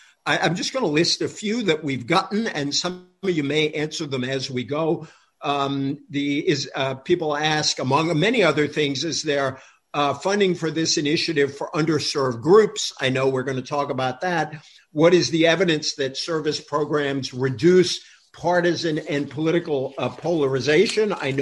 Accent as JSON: {"language": "English", "region": "Massachusetts", "country": "United States", "tie": "born or raised there", "said": "I grew up on the Rhode Island border, so in Massachusetts, so I've always thought of him as my senator"}